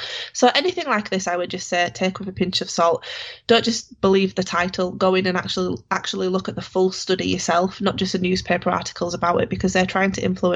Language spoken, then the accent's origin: English; England, United Kingdom; Now, I'm British. I'm very proud to be British and English as well.